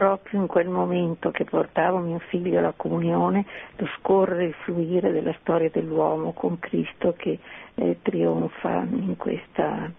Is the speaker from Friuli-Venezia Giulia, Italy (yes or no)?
no; Veneto, Italy; siamo veneti di origine